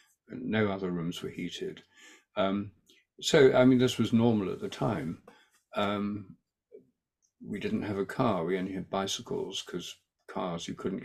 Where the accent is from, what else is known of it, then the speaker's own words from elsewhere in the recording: East Midlands, United Kingdom; born there; I was born in near Carn-trent in Nottinghamshire, which is a market town.